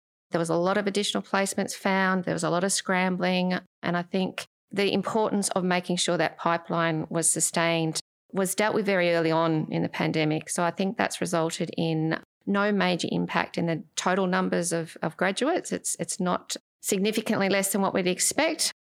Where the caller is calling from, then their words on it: Victoria, Australia; And I'm speaking from Victoria